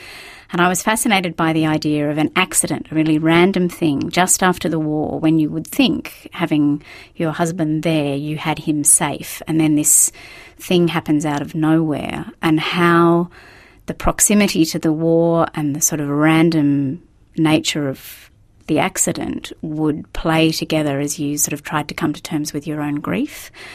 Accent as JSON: {"language": "English", "town": "Thirroul", "region": "New South Wales", "country": "Australia", "tie": "born or raised there", "said": "I grew up near Thirroul."}